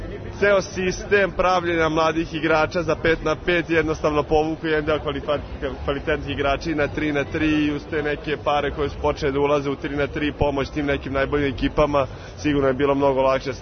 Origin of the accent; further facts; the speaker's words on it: Serbia; mi kao Srbi generalno smo dobri sportisti